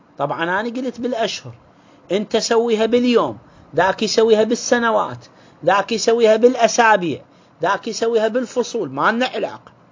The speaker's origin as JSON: {"language": "Arabic", "town": "Karbala", "region": "Karbala Governorate", "country": "Iraq", "said": "ما موجود عندنا في كربلاء ولا في الأقضية والنواحي القريبة"}